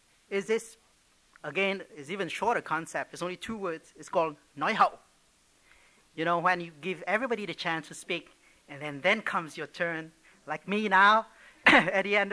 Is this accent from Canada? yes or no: no; Vietnam; Now, as you know, the Vietnamese, although we are from the East, we are not really well known for being philosophers.